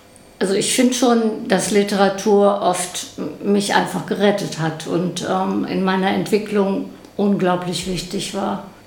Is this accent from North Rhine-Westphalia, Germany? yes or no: yes; North Rhine-Westphalia, Germany; Da sind wir, als Familie haben wir da gelebt, aber meine beiden Eltern kamen aus der Eifel und sind aber ins Rheinland gezogen.